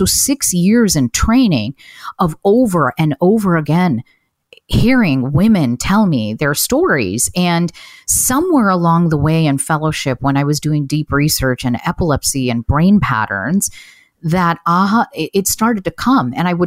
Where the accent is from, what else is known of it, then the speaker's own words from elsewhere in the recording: United States; English is a second language; I'm a daughter of immigrants and English is my second language. And growing up here in the United States